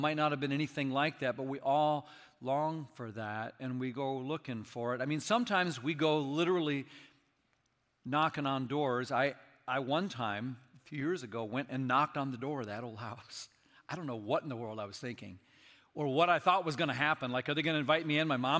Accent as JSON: {"language": "English", "town": "Minneapolis", "region": "Minnesota", "country": "United States", "tie": "born or raised there", "said": "I'm thinking now of the one I did some growing up in Minneapolis."}